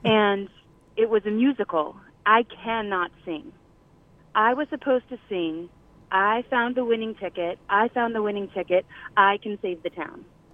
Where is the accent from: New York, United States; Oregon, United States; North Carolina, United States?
Oregon, United States; Eugene; So, I grew up in Eugene, Oregon, and it was like a dirty hippie play